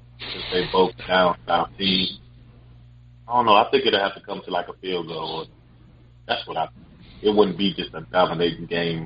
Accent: Mississippi, United States; I'm from Mississippi, man. That's how we grew up, on pecan pie, vanilla ice.

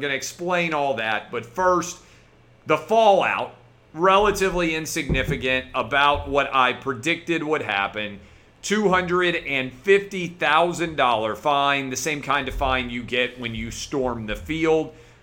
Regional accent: Nashville, Tennessee, United States; Monday Night Football in my hometown of Nashville.

